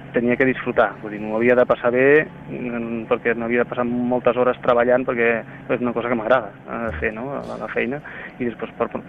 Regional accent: Barcelona, Catalonia, Spain; also born or lived in Campins; els meus pares tenien una casa al Montseny, a Campins, i em preguntaven d'on era, jo deia de Campins, no? Em costava dir de Barcelona perquè et senties més del lloc on disfrutaves els caps de setmana i on volies tornar

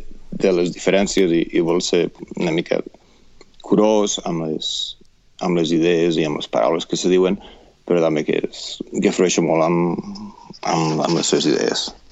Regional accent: Lleida, Catalonia, Spain; also born or lived in Barcelona; now in United States; Jo sóc original de Lleida, però vaig néixer a Lleida, però després vaig viure a Barcelona un munt de temps i després vaig vindre cap als Estats Units ja fa una pila d'anys.

